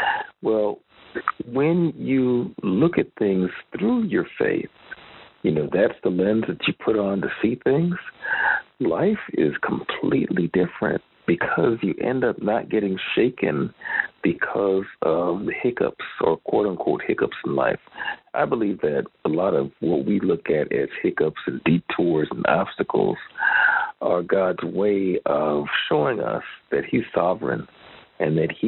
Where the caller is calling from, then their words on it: Lakewood, Washington, United States; Good morning, everybody. … I am calling in from Lakewood, Washington, and I am very grateful for new seasons.